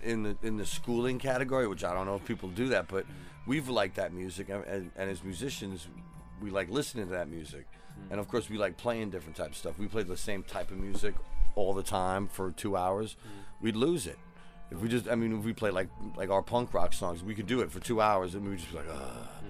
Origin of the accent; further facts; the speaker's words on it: New York City, New York, United States; now in Manchester, United Kingdom; I'm from New York City, man. I'm sitting here in Manchester, and people know a song that I wrote fucking 12 years ago.